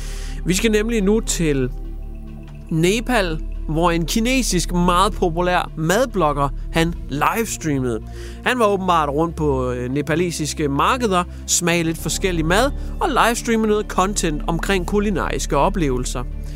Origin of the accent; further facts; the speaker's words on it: Amager, Capital Region of Denmark, Denmark; Jeg kommer fra Amager, ikke?